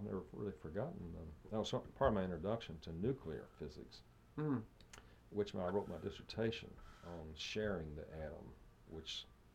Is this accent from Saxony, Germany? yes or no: no; Frankfurt, Hesse, Germany; moved away; My father had been in government in Frankfurt. We came from Frankfurt here, actually.